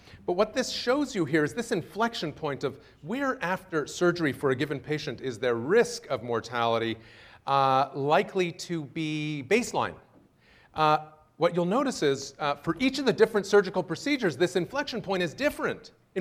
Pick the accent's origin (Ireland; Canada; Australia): Canada; Montreal, Quebec; moved away as an adult; now in United States; I grew up in Montreal. That's number one. And then I came to the U.S. I went to college in Maine